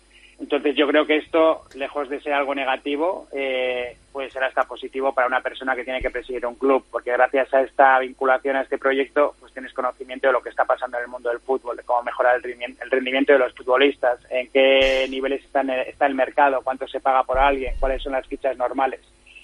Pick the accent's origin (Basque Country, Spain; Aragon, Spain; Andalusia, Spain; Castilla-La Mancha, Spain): Basque Country, Spain; Bilbao; simplemente lo hice porque soy de Bilbao y no quería ningún conflicto aquí